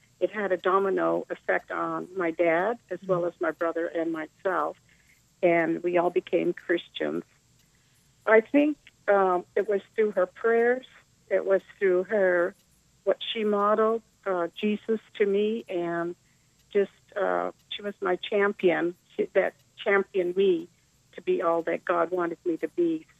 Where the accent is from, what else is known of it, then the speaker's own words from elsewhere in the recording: Zeist, Utrecht, Netherlands; I was born in Holland, and I lived in a place called Zeist, which is part of the province of Utrecht in the central part of Holland. And my parents had immigrated from Indonesia to Holland.